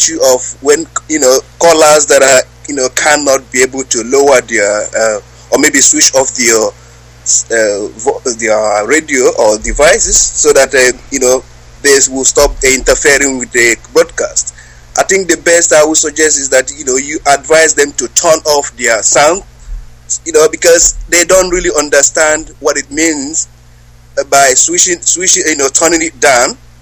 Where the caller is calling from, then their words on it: New Zealand; I'm calling from New Zealand.